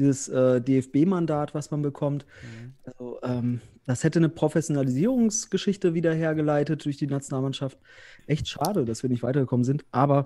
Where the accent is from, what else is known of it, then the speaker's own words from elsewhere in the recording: North Rhine-Westphalia, Germany; ich komme ja aus Westfalen. Ja, nee, ich wohne ja im nördlichsten Zipfel Westfalens, im früheren nördlichsten Zipfel in Osnabrück und bin aber beruflich in Bielefeld tätig